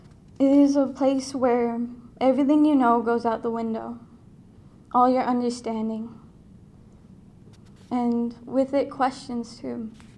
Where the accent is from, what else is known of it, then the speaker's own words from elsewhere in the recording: Rosebud Reservation, South Dakota, United States; I'm from the Rosebud Reservation and go to TCHS, Todd County High School.